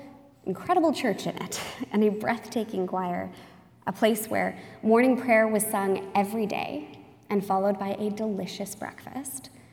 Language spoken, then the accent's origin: English; Edmonton, Alberta, Canada; I am a priest from Edmonton